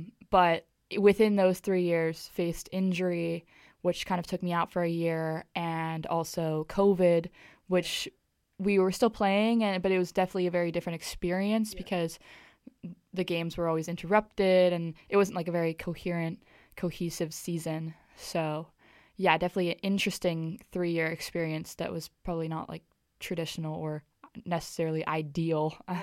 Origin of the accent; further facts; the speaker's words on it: Kailua, Hawaii, United States; I'm from Kailua, on the island of Oahu in Hawaii, which a lot of people think is pretty cool. I also think it's cool, and I'm very grateful to have grown up there.